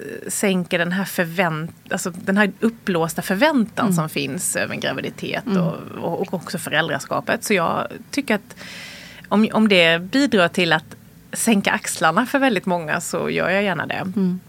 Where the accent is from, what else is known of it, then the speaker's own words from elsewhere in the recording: Värnamo, Jönköping County, Sweden; now in Stockholm, Sweden; oavsett om man föder i glesbygden i Norrland eller här i Stockholm eller hemma i Värnamo